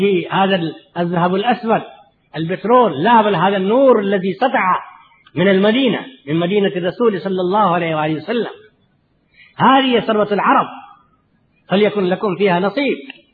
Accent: India; أنا ولو ولدت في الهند، ولو نشأت في الهند، وكلما تعلمته في المؤسسات الهندية في ندوة العلماء وفي جامعة لكنو وفي ديوبند، ولكنني أنا أحمل في عروقي، وأحمد الله على ذلك، أحمل في عروقي الدم العربي

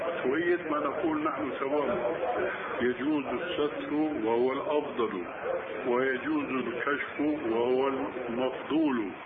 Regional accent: Syria

